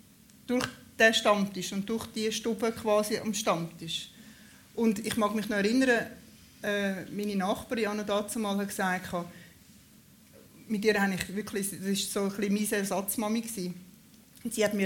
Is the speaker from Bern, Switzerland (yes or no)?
no; St. Gallen, Switzerland; born there; Also geboren bin ich in Nutznach, aber gewohnt haben wir in Jona.